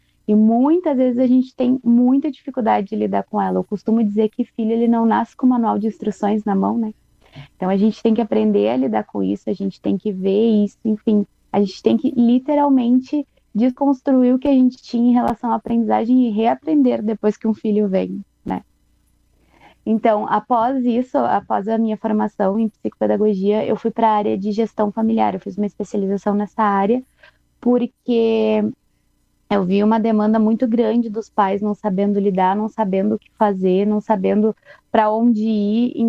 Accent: Canoas, Rio Grande do Sul, Brazil; mas assim, eu sou de Canoas

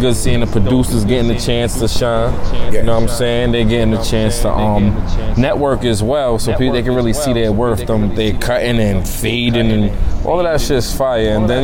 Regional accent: Bronx, New York, United States; It's my hometown, the Bronx, man.

